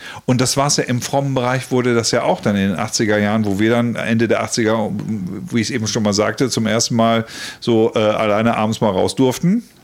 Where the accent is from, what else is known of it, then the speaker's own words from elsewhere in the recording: West Germany, Germany; und plötzlich wir sind daran aufgewachsen im Westen hier von Deutschland